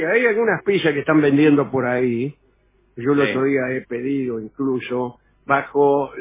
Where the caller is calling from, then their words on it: Barcelona, Catalonia, Spain; de Barcelona, mirá, gente de Barcelona.